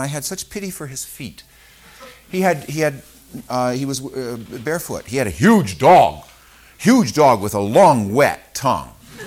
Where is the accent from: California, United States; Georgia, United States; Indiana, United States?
Indiana, United States; Evansville; I'm a pastor from Evansville, Indiana.